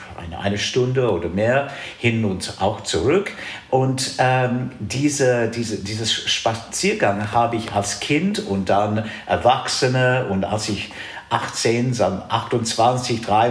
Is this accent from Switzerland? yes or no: no; South West England, United Kingdom; ich bin so halb Cornish, ich habe meine Kindheit in Cornwall verbracht.